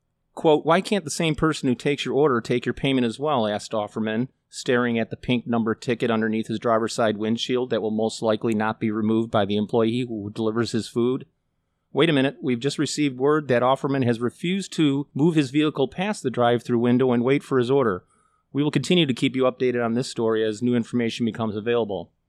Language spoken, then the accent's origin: English; Elmhurst, Illinois, United States; Yep. Northside on Van Auken, 500 block.